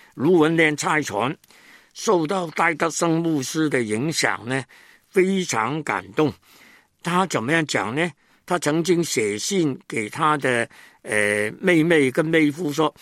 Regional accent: China; 他是英国人，根本与我们中国人无关。

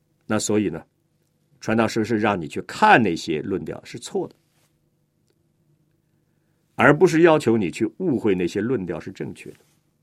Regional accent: China; 虚空不是我们中国人讲的空哈、空无哈，不是。

